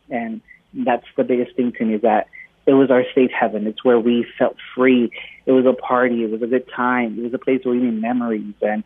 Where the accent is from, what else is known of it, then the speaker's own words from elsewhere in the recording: Puerto Rico; In Puerto Rico, it's more keep it on the low. Nobody wants to know. Nobody accepts it, you know, growing up.